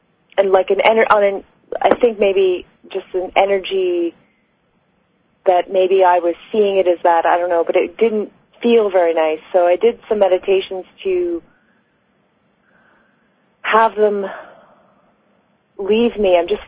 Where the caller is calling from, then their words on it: Canada; I'm calling from Canada.